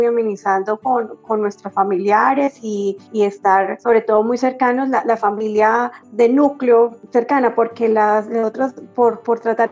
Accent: Saravena, Arauca, Colombia; soy de Saravena, Arauca.

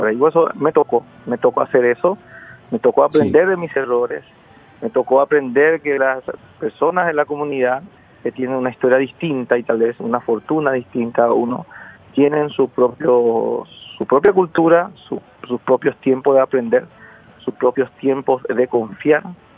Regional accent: Carapeguá, Paraguarí, Paraguay; estoy ahora, justamente 83 kilómetros de Asunción. Yo aprendí a tocar guitarra aquí, en mi pueblo natal

